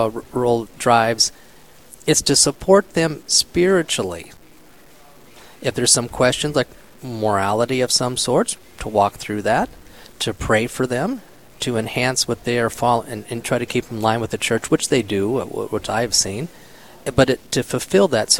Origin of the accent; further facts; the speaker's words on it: South Dakota, United States; I'm from West River, South Dakota.